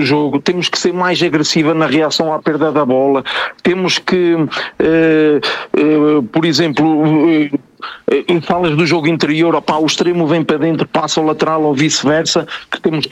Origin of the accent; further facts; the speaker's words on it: Portugal; also born or lived in France; Eu sou português, sinto-me português, mas não renego a educação que a França me deu. Sinto-me bem. É o meu segundo país